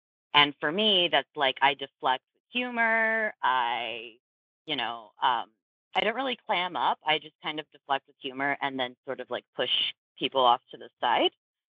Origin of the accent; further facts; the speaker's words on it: the South, United States; sorry, I'm from the South, so it's y'all.